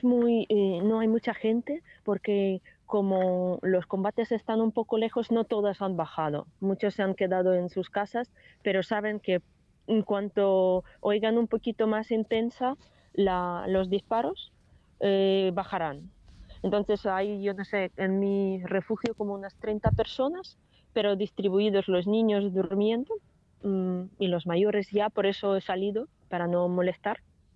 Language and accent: Spanish; Kyiv Oblast, Ukraine; En mi pueblo no se nota ahora mismo, pero estamos rodeados por dos partes, por las dos columnas que intentan ir a Kiev, entrar.